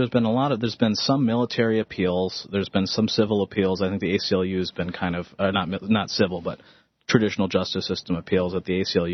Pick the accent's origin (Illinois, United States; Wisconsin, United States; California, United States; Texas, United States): Wisconsin, United States; I'm from Wisconsin.